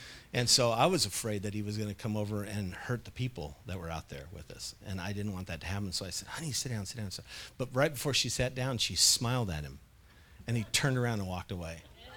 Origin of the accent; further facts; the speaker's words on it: Clatskanie, Oregon, United States; I grew up in Clascanai, and this is no reflection on that city, but I don't remember anybody that was a Christian when I was growing up at all.